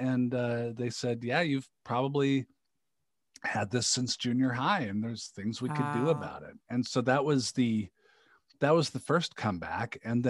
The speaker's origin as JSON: {"language": "English", "town": "Seattle", "region": "Washington", "country": "United States", "tie": "born or raised there", "said": "I lived in Seattle for a long time. I grew up in the Seattle area."}